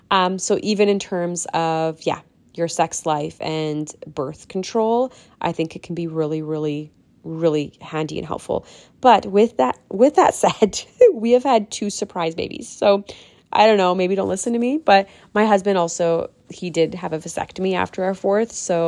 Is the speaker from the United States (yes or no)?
no; Canada; first language Punjabi; And obviously, I grew up in Canada, so I was raised with both English and Punjabi, English outside of the household, Punjabi inside the household.